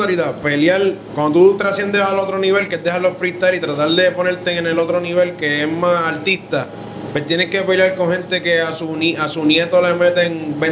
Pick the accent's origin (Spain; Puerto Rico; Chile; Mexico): Puerto Rico; Guayama; yo soy de Guayama